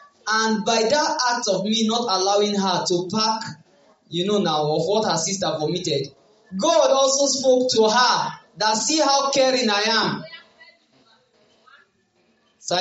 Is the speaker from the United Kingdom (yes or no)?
no; Kogi, Nigeria; also born or lived in Kano; So I left my hometown, which was Kogi State, and went back to Kano because that was where we were born, before we came down.